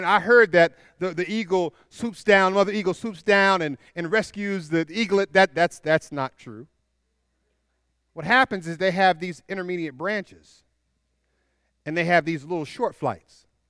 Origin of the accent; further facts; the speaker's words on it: Tallahassee, Florida, United States; But us in Tallahassee, we had to struggle a little bit, you know.